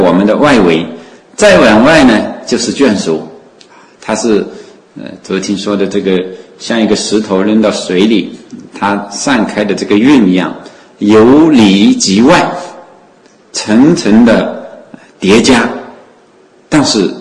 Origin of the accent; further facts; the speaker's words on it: Wenzhou, Zhejiang, China; 所以就亲眷，我们温州人都叫，也叫亲眷。